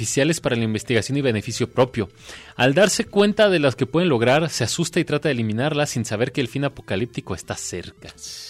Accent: Sinaloa, Mexico; Soy de Sinaloa y he manejado tanto ahí, en Querétaro, en la Ciudad de México, y en algunas otras ciudades

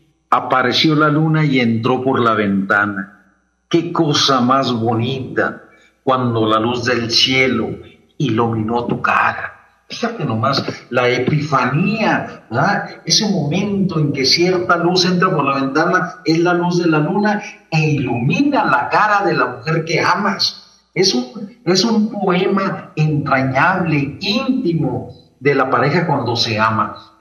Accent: Chihuahua, Mexico; Mira, yo soy chihuahuense

